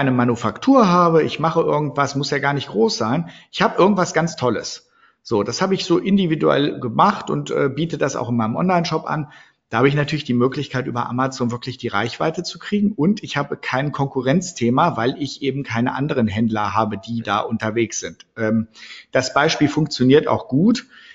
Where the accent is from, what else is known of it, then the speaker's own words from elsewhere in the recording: Wolfenbüttel, Lower Saxony, Germany; ich komme ja eigentlich aus Wolfenbüttel, einer Kleinstadt im südlichen Niedersachsen.